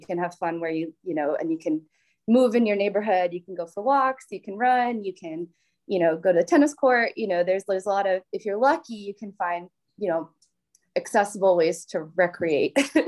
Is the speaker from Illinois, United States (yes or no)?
yes; Lake Zurich, Illinois, United States; So I'm originally from Lake Zurich, Illinois, which is outside of the Chicago suburbs.